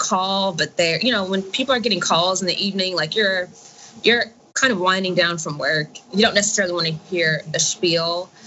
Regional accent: the South, United States; I'm from the Deep South. The right to work propaganda is big in the South. We've been hearing, you know, since I was a kid, that you need to be able to attract businesses down there

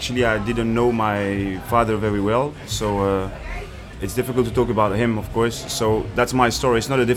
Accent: Brussels, Brussels-Capital Region, Belgium; I was born and raised in Brussels

